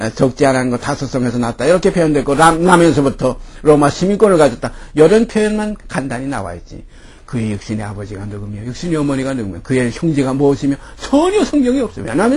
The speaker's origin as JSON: {"language": "Korean", "town": "Hyeonam-ri", "region": "South Pyongan", "country": "North Korea", "tie": "born there", "said": "대한민국의 사람으로 태어날 때는 저 북한 이북의 평안도 용강군 거기서 현암리라는 데서 태어났어요"}